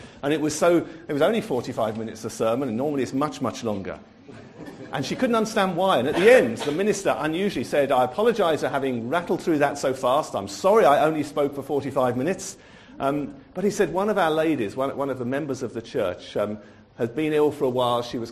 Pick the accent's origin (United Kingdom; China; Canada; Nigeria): United Kingdom; And being very British, we need to leave the lady the family the space and to just adjust.